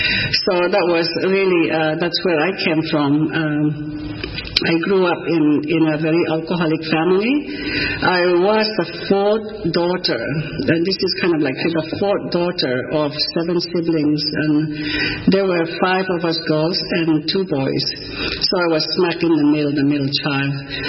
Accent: Mizoram, India; English is a second language; now in Valdosta, United States; As you can see, I'm not from Valdosta, Georgia. I started my art journey on the dark side of the planet called Mizoram. It's in a very remote area of the easternmost part of India.

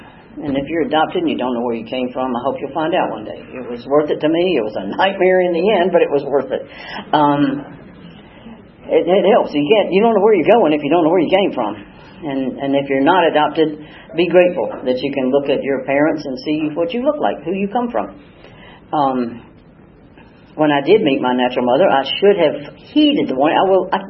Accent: East Point, Georgia, United States; also born or lived in Atlanta; I am from Atlanta. I grew up in East Point. My daddy ran the motor pool at Fort McPherson.

